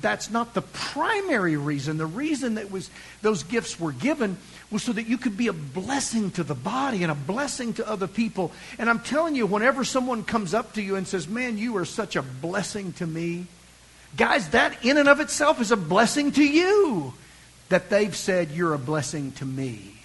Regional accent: Van Buren, Arkansas, United States; growing up in Van Buren

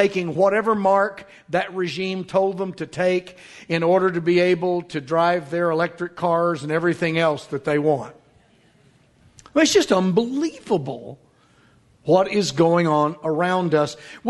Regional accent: United States; now in Oklahoma, United States; For instance, I'm an American. I live in Oklahoma.

